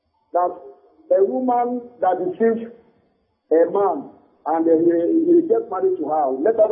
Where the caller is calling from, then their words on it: Benin City, Edo, Nigeria; I'm calling from Benin City.